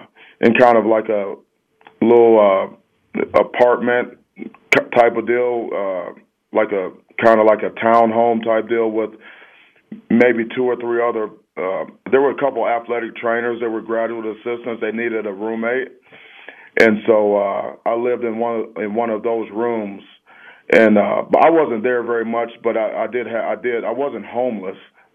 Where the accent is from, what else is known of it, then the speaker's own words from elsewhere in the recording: Cleveland, Ohio, United States; Coach Saban, I'm from Cleveland, Ohio. My dad played at the University of Toledo football and baseball.